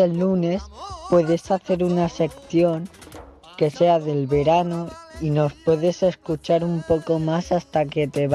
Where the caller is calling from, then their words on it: Reus, Catalonia, Spain